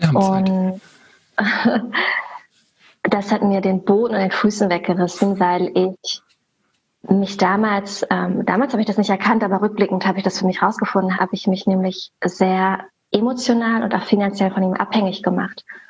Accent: Berlin, Germany; Ich wohne in Berlin, ich komme aus Berlin, hier geboren und aufgewachsen und ja, lebe und arbeite hier.

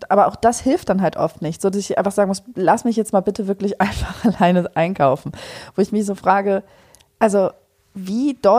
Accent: Germany; so ein bisschen Mischmasch in meiner Familie, aber nee, ich bin eigentlich Deutsche.

